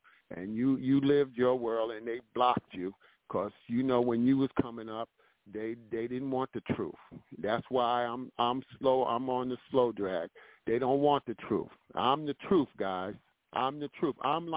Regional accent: Englewood, New Jersey, United States; now in Inglewood, United States; I'm from New Jersey. I was born in North New Jersey, raised in Inglewood, New Jersey, but I'm in Inglewood, California. I'm an L.A. brother now, but, you know, I've been out here over 50-some years now, so I'm all L.A. now.

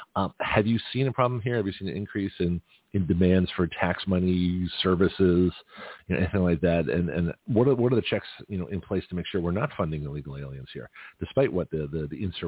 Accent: Lexington, Massachusetts, United States; And I grew up in Lexington. I went to high school there.

